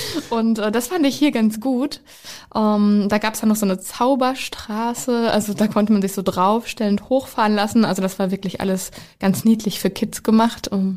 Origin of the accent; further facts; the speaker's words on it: North Rhine-Westphalia, Germany; ich komme ja aus Ostwestfalen-Lippe, da sind wir nicht so gesegnet mit Bergen und Schnee wird auch immer seltener